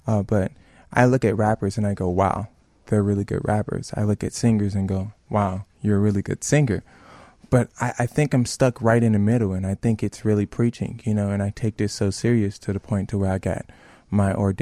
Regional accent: Chicago, Illinois, United States; born there; I was born in Bronzeville, and right there at Mercy Hospital, which is the gateway to jazz heaven.

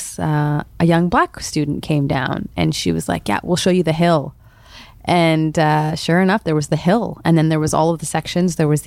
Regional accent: Scarborough, Ontario, Canada; I grew up in Scarborough, and I was just sort of, writing down what I saw in my own community

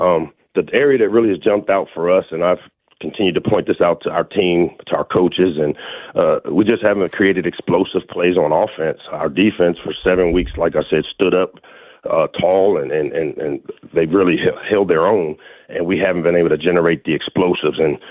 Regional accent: Washington, District of Columbia, United States; I grew up. I went to Ballou High School. I grew up on the South Side, so I'm used to having to make a lot out of a little

